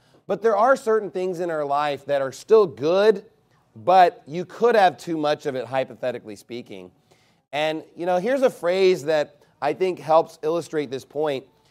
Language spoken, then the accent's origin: English; Keller, Texas, United States; I know as a young child, I lived in Keller. I grew up in Keller, and I lived in an area where there's like no housing back then. It was just like a small brand new development.